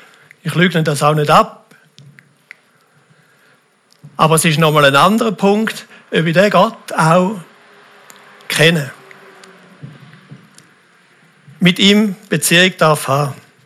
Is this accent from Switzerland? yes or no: yes; Switzerland; Und ich glaube, auch da können wir uns auch als Schweizer sehr wohl identifizieren damit.